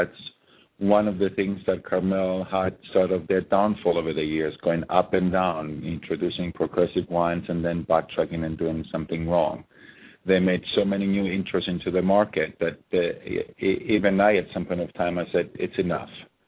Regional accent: Cyprus; I'm from Cyprus, so Cyprus is not that far from Israel.

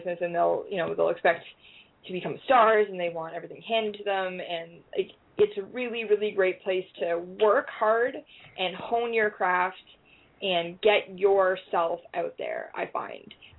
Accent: Ontario, Canada; I grew up just outside of Toronto. I grew up just outside of Toronto.

